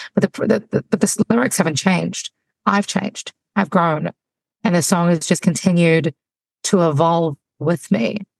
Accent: New Zealand; now in United States; I'm from New Zealand. There are 4 sheep to every human, 3 cows to every human. You know, it's a small country, you know, population 5 million.

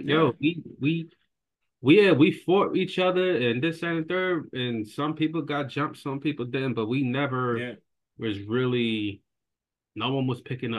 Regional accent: Philadelphia, Pennsylvania, United States; I was born and raised in Philly, grew up in North, you know, I had to fight my battles and everything.

